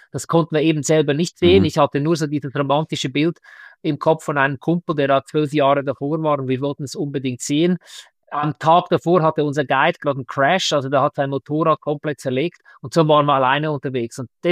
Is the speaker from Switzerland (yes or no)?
yes; Switzerland